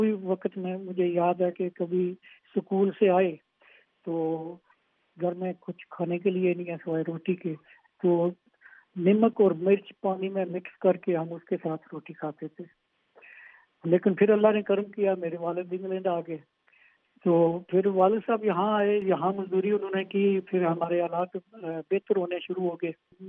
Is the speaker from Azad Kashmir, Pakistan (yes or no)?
yes; Mirpur, Azad Kashmir, Pakistan; میری پیدائش پرانا میرپور شہر جو بنگلہ ڈیم کے پانی کے نیچے ہے, وہاں کے نزدیک ہی ایک چھوٹا سا گاؤں تھا کولڈ نلوئی, وہاں کی پیدائش ہے.